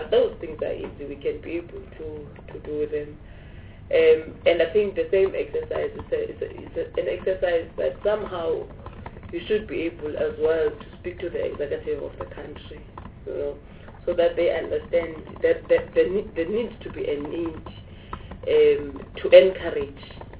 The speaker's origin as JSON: {"language": "English", "region": "Northern Cape", "country": "South Africa", "said": "I'm coming from the Northern Cape. As I said, you've got Nama there, you've got Khoisan as well, and its languages that are there."}